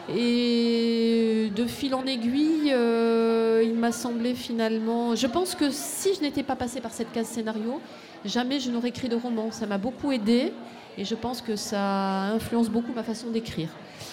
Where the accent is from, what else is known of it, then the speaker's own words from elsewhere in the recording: South-West France, France; moi je suis originaire du Sud-Ouest et je me demandais où j'arrivais. J'avais fait mes études à Bordeaux et Lille me semblait très loin. Et j'y ai vécu des années vraiment très agréables.